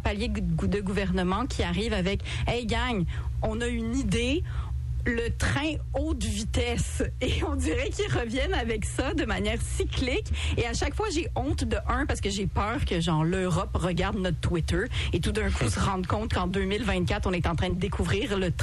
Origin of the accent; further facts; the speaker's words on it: Quebec, Canada; en tant que Canadienne/Québécoise.